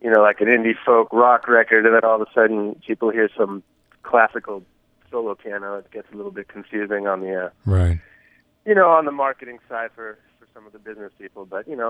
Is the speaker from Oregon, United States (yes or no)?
yes; Portland, Oregon, United States; moved away as an adult; now in Los Angeles, United States; I love Portland. It's still consider that my hometown and have the Northwest in my blood, but I've been down here in L.A. for, over 10 years now